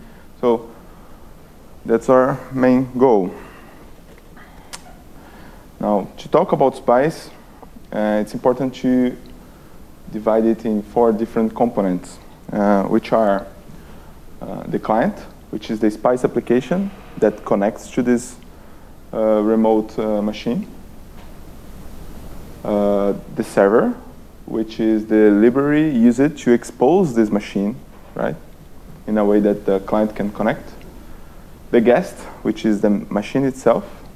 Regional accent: Brazil; now in Czech Republic; I was born and raised in Brazil, sunny Brazil, and I came all the way to Czech Republic to work on this project for Red Hat. It's been almost 3 years now

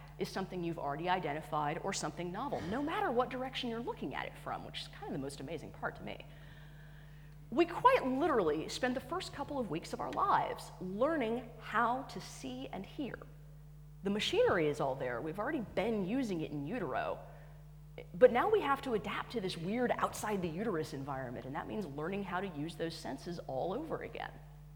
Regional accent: Texas, United States; I'm used to reactionaries. I grew up in Texas.

